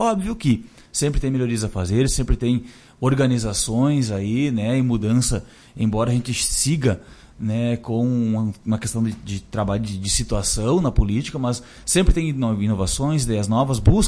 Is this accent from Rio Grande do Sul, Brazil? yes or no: yes; Lagoa Vermelha, Rio Grande do Sul, Brazil; Então eu sou natural aqui de Lagoa Vermelha, né? Lá de Santa Luzia, do interior